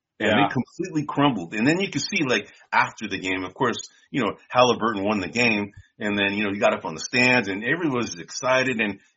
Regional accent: San Francisco, California, United States; You know, we're both from San Francisco

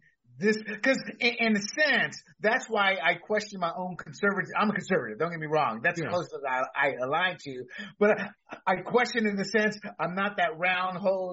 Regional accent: Panama; and then there's a kid growing up in Panama. I had dabbled in weed because you grow up with it.

